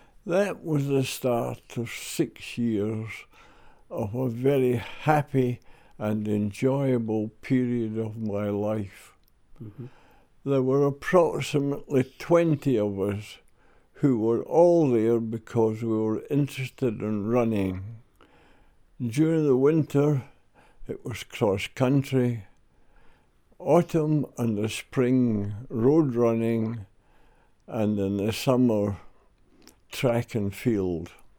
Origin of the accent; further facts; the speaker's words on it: Bonnybridge, Scotland, United Kingdom; born there; I was born in Bonnybridge.